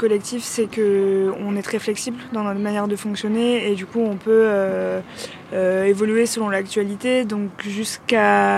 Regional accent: France; je suis française

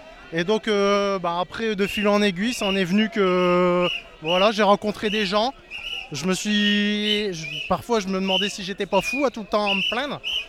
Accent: Liévin, Hauts-de-France, France; parce que c'est dans ma ville, moi je suis de Liévin.

